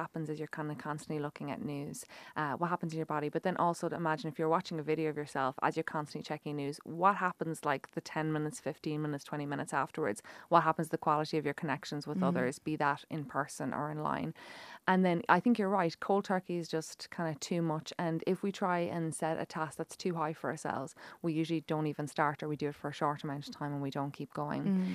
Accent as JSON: {"language": "English", "country": "Ireland", "said": "So I actually have to say I'm very proud of Ireland and being Irish."}